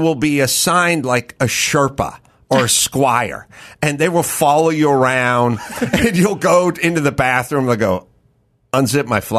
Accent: North Hollywood, California, United States; I grew up in North Hollywood.

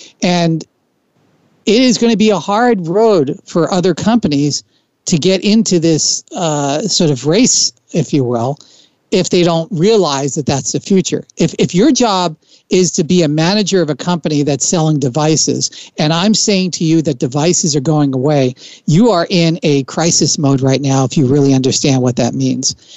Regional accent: New Jersey, United States; I grew up in Jersey. I can't do the New York guy, but I got to get the shaved head.

